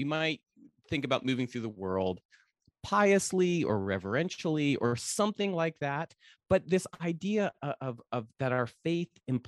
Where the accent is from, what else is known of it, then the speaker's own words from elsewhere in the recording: Northeast, United States; And just like my first instinct was to get like so mad at the person ahead of me, because I'm from the Northeast.